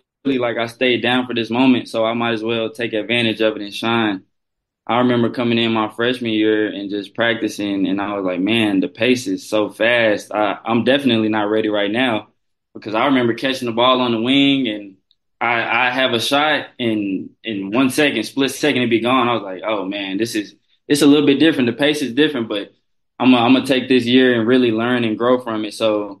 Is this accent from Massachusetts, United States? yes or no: no; Nashville, Tennessee, United States; I'm from Nashville. I might as well go to Florida.